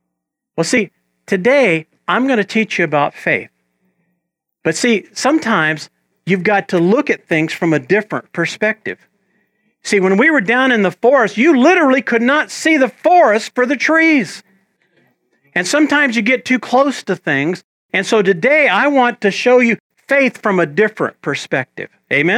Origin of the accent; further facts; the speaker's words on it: San Antonio, Texas, United States; I grew up down in South Texas, and in South Texas, around San Antonio, I mean, it's just sky everywhere you look